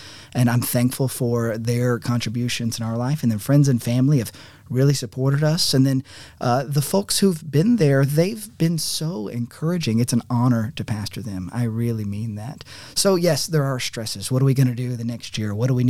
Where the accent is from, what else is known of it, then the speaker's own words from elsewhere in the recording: Hendersonville, Tennessee, United States; From there, I was going to go to my hometown of Hendersonville, Tennessee.